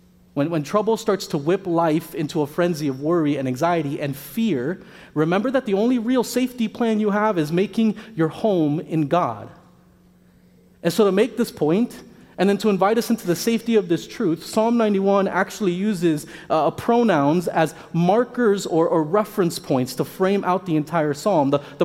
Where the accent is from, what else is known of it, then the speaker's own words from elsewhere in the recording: Miami, Florida, United States; I grew up in Miami, Florida, where hurricane safety plans would give us weeks to prepare.